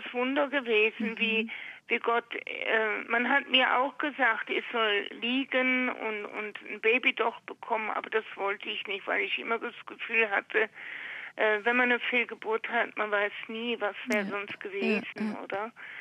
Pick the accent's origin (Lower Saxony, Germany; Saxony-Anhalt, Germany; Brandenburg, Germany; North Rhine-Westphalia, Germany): North Rhine-Westphalia, Germany; Düsseldorf; ich komme aus Düsseldorf